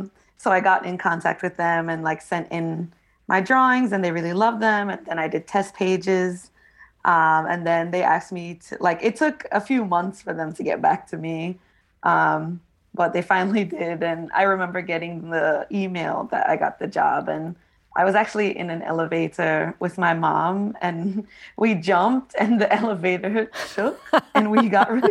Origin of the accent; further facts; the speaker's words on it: Jamaica; now in United States; I grew up in Jamaica, like I grew up around lots of Black girls. I went to an all-girls school there